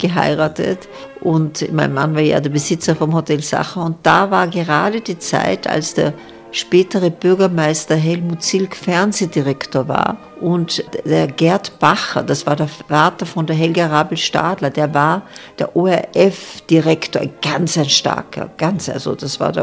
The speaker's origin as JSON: {"language": "German", "region": "Vienna", "country": "Austria", "tie": "born or raised there", "said": "ich bin Wienerin, ich war in der Schule in Wien, ich habe studiert in Wien, da kenne ich wahnsinnig viele Leute. Und Tirolerisch kann ich leider immer noch nicht"}